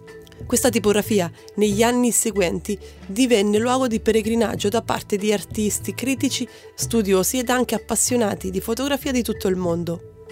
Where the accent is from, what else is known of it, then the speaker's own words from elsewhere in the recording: Marche, Italy; Quindi, da marchigiana quale sono?